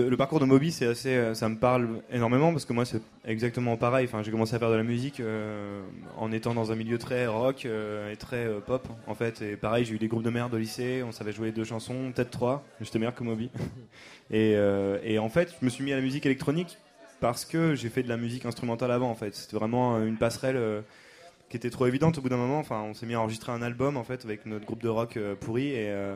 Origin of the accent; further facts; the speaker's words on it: Caen, Normandy, France; born there; Je suis né à Caen, comme il y en a 1000 ici qui sont nés à Caen et tout.